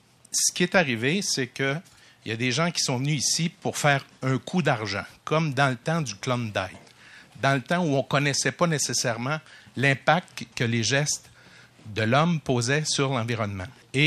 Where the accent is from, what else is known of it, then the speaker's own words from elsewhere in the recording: Saint-Hyacinthe, Quebec, Canada; now in Val-d'Or, Canada; Mascoutin d'origine.